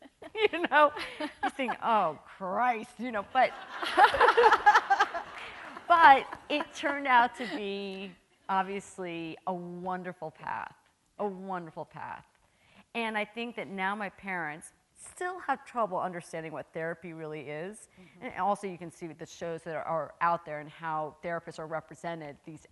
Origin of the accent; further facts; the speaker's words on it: New York City, New York, United States; I'm from New York City, so, but you know, I think that they do have a much greater appreciation of therapy because they've seen how I've used it.